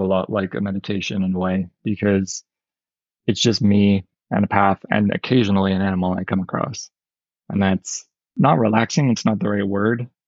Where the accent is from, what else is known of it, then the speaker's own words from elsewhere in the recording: Canada; now in United Kingdom; when we grew up in Canada … was really not a common name.